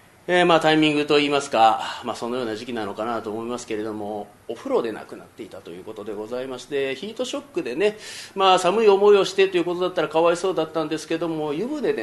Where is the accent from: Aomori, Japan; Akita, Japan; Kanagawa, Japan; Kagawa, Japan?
Kagawa, Japan; 僕香川県出身ですから香川県に飛ばないといけない